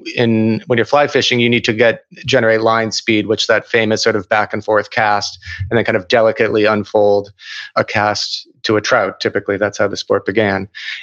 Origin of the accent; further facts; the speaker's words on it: Minneapolis, Minnesota, United States; I grew up in Minneapolis, and we have a cabin on a lake in Wisconsin